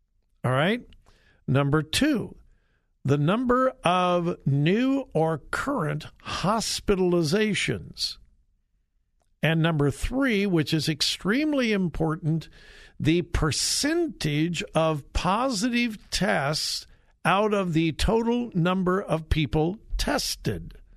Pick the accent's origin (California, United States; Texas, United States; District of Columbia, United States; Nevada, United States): California, United States; Sometimes I'm almost embarrassed to admit that I was born and raised in California.